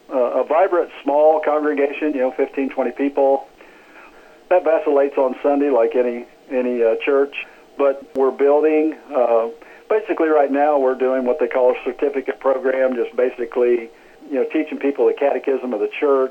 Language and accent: English; Ohio, United States; No, I was born and raised in southern Ohio.